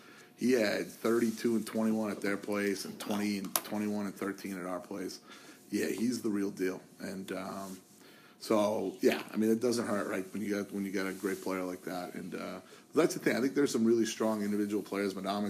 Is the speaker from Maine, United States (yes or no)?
yes; Bath, Maine, United States; when I was a kid, I grew up in Bath, and you wanted to beat Brunswick.